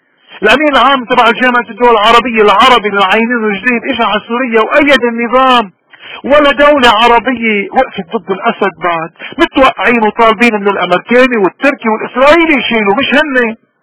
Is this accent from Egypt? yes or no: no; Lebanon; هودي نحنا لبنانية